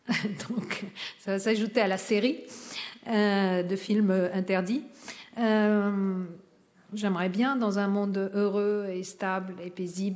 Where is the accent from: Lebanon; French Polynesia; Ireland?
Lebanon; now in France; Moi, je suis libanaise et française, et j'habite en France depuis tellement longtemps